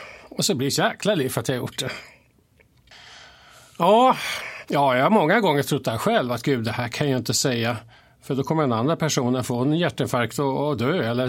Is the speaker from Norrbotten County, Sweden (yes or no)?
no; Tyresö, Stockholm County, Sweden; och jag är en Tyresebo, en så kallad hemvändare kan man säga. För jag växte upp här i Tyres och gått i skolan, gått i Kumla skola, Holmviken och Stjärnvägen och så. Men sen försvann jag härifrån, men vände åter precis innan millenniet. Och nu bor jag i Tyres centrum.